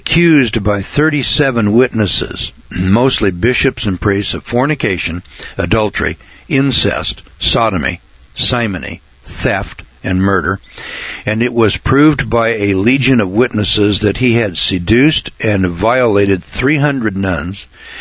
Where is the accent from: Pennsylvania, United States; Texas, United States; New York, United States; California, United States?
California, United States; Eureka; delivering newspapers, you know, in my hometown of Eureka, California